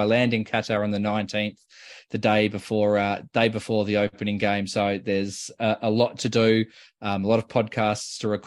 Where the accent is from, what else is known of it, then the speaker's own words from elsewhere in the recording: Australia; As an Australian